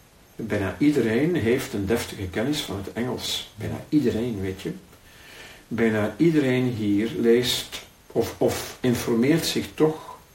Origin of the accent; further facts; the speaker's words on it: Ghent, Flanders, Belgium; born there; mijn vader die was van Zeelen, mijn moeder, haar ouders waren van West-Vlaanderen. Maar ik ben in Gent geboren.